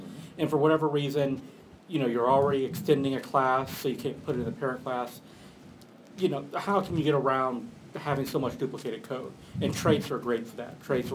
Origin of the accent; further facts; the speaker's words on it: Atlanta, Georgia, United States; also born or lived in West Palm Beach, United States; I'm a big Atlanta Braves fan. I was born in Atlanta. I temporarily relocated to West Palm Beach when I was in middle and high school, but I'm back in Atlanta now, so always been a Braves fan.